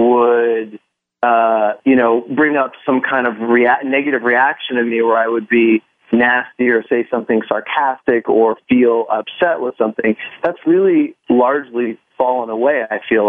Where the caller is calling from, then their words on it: New York City, New York, United States; New York City.